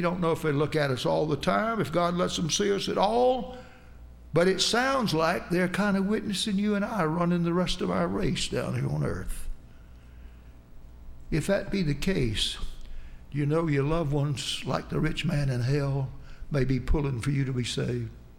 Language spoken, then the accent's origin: English; the South, United States; I hate to say that because I'm a Southerner.